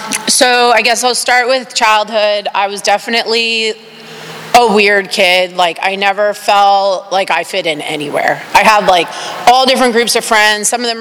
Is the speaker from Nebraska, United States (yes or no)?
no; New York City, New York, United States; I grew up in New York, born and raised in the Bronx, and my mom worked a lot.